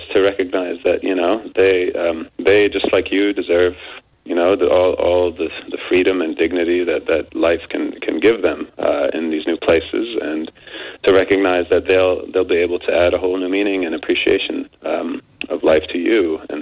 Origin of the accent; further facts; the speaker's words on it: Syria; I'm from Syria. I've got the background that I have.